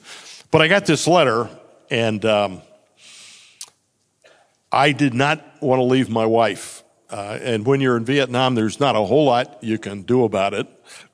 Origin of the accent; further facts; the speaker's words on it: Washington, District of Columbia, United States; I was raised on the East Coast in the Washington, D.C. area